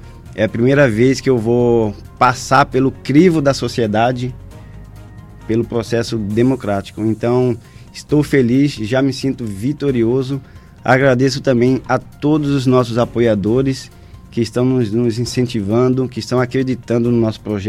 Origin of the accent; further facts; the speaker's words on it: Vila Bela, Mato Grosso, Brazil; nasci aqui em Vila Bela, cresci aqui, todos os meus amigos estão aqui, busquei o estudo, eu saí daqui de Vila Bela com 14 anos